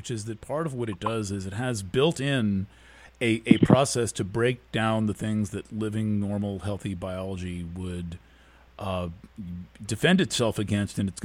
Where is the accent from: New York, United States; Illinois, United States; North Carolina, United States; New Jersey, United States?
New York, United States; Brooklyn; also born or lived in Germany; And I'm from Brooklyn before it was cool.